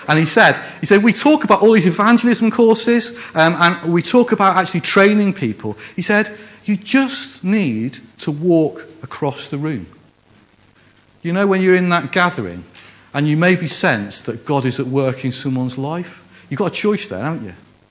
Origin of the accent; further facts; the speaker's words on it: Liverpool, North West England, United Kingdom; accent: Scouse; If you've not guessed already, I'm a northerner. I'm actually a Scouser. That's where that weird accent comes from. That's why you're getting her and burr and furries and all that kind of stuff. I've moved around a lot, but I'm from the north, right?